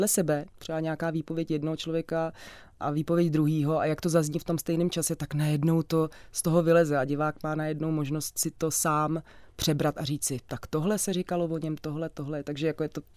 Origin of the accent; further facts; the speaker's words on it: Sudetenland, Czechia; protože jsem ze Sudet